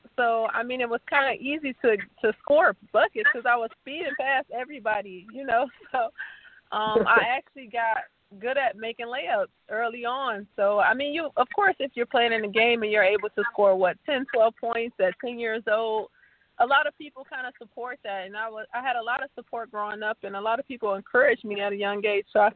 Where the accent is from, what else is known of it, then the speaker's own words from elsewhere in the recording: Detroit, Michigan, United States; Growing up in Detroit was actually fun. We lived in an era where people were outside.